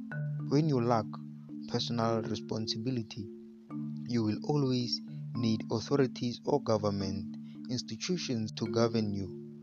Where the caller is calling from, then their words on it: South Africa; It is I and I … I'm broadcasting live from South Africa.